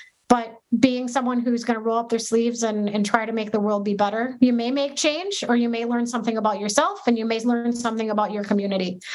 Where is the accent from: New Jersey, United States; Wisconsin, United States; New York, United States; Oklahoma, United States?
Wisconsin, United States; Madison; And I grew up in Madison. I was not a kid who thought someday I'm going to work in the Capitol building.